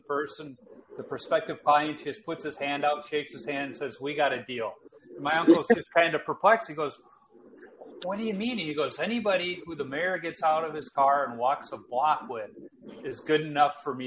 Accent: Chicago, Illinois, United States; moved away as an adult; now in Minnesota, United States; I live in Minnesota these days, but I grew up in Chicago. But, you know, I moved out to college when I was 18.

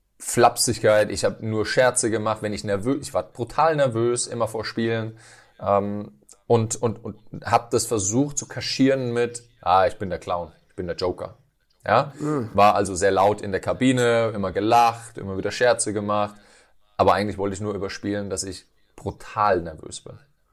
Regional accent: Odenwald, Germany; denn ich komme aus dem Odenwald, aus einem 600-Seelendörfchen. Und da ist es nur grün außenrum.

